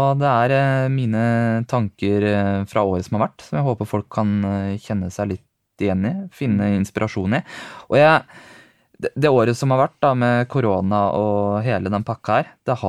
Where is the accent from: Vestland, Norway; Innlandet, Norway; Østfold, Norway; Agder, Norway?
Innlandet, Norway; Gjøvik; Jeg vokste opp på Gjøvik da, og hatt min barndom her.